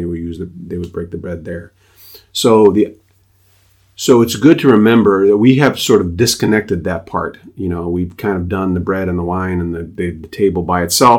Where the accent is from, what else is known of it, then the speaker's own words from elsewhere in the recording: Papua, Indonesia; I'm a missionary kid. I grew up in West New Guinea